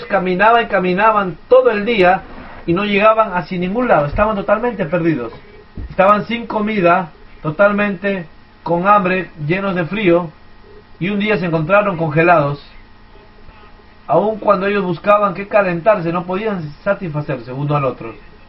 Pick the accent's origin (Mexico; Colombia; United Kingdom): United Kingdom; England; Spanish is a second language; Me gusta a mí porque soy de Inglaterra y me gusta el sonido de las campanas.